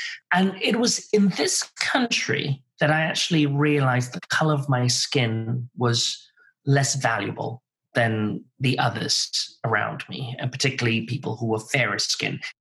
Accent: Malaysia; also born or lived in United Kingdom; now in United States; I actually come from Malaysia. I was originally born and brought up in Malaysia. And I then moved to the UK for about 20-something years and then have been in the US now for about 5 or 6 years.

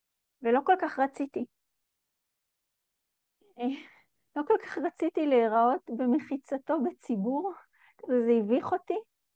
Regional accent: Midreshet Ben-Gurion, Southern District, Israel; שזה יום שהוא מוכר לי כי גדלתי במדרשת בן גוריון, וכל שנה יש יום בן גוריון ובאים כל הראשי ממשלה והחברי כנסת ושרים.

